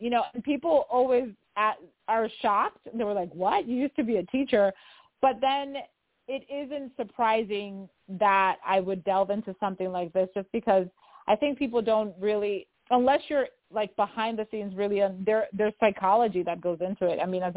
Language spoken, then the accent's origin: English; Dominican Republic; now in United States; When I moved from the Dominican Republic here to the East Coast, when I met my husband